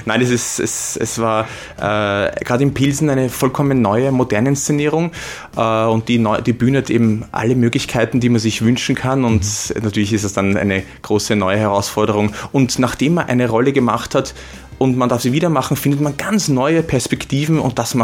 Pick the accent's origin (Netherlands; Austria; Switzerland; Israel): Austria; Lower Austria; born there; Voller Stolz. Ich liebe Niederösterreich und liebe Österreich, Wien natürlich auch.